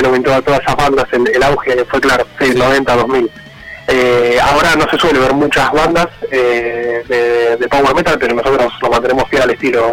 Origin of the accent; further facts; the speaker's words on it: Buenos Aires, Argentina; Pero somos acá de Zona Sur, de Capital.